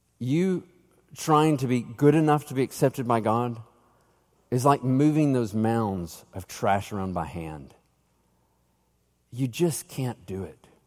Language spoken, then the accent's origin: English; Tennessee, United States; I grew up in East Tennessee